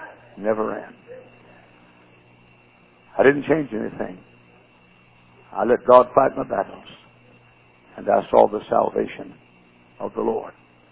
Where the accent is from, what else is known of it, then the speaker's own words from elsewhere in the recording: Texas, United States; I was a Texan. I started to say my accent was strange, but it wasn't.